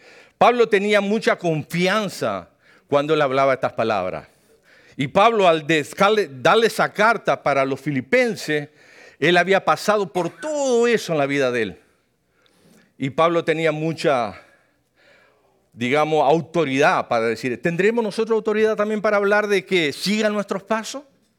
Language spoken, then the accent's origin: Spanish; Uruguay; yo pude manejar en mi país, Uruguay